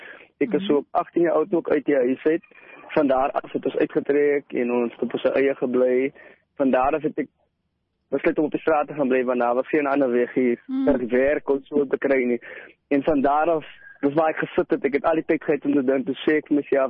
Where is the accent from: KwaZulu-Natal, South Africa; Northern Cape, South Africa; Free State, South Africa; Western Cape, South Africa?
Western Cape, South Africa; Cape Town; Ja, ek het opgegroei in Mitchell's Plain